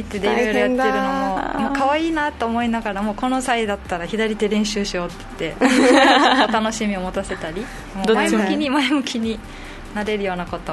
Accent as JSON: {"language": "Japanese", "town": "Tomigusuku", "region": "Okinawa", "country": "Japan", "said": "私は沖縄県豊見城出身で、なんと今職場も豊見城市内という、豊見城にすごく縁がある、年齢はまあ、40運歳として"}